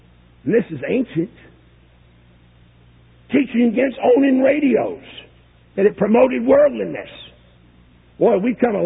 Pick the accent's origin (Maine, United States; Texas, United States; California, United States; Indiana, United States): Maine, United States; And then about that same time, forgive me, I'm from Maine.